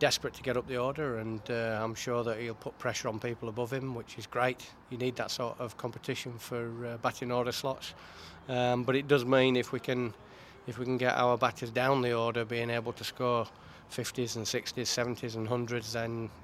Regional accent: Yorkshire and the Humber, United Kingdom; being a Yorkshireman

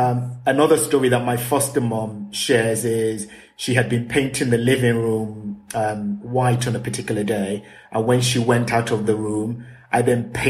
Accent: Hammersmith, London, United Kingdom; born there; So I grew up in two distinct places. I was born in the UK, mm-hmm. in Hammersmith. My parents are from Nigeria.

